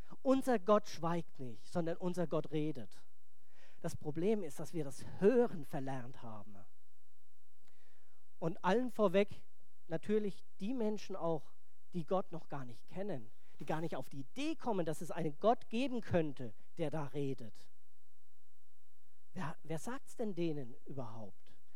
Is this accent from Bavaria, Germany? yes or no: yes; Bavaria, Germany; Es gibt in meiner Heimat, aber ich komme nicht aus Bayern, ich komme aus Franken.